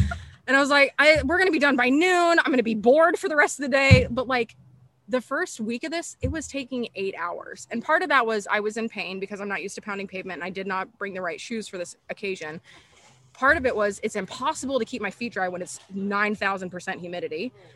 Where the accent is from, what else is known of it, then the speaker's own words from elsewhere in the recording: California, United States; I'm not used to because I'm from California where we don't do humidity.